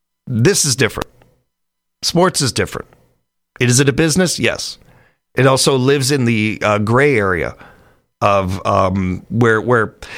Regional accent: Chicago, Illinois, United States; born there; I am thankful I was born in Chicago and not New York.

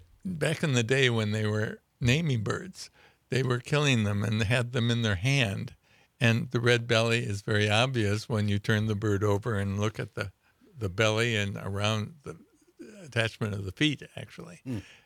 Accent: Minnesota, United States; And I grew up around Lake Minnetonka in Minnesota.

